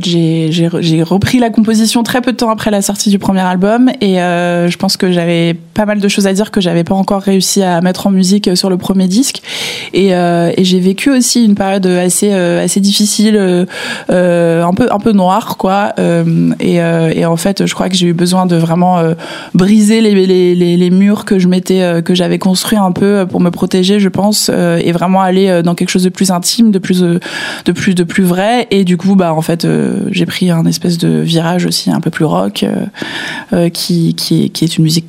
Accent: Les Lilas, Île-de-France, France; born there; Je suis née au Lila, dans 93.

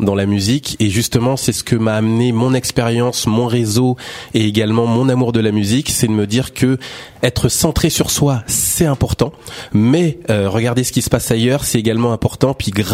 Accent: Évry, Île-de-France, France; Alors moi, je suis de l'Essonne. Je suis quelqu'un d'Evry.

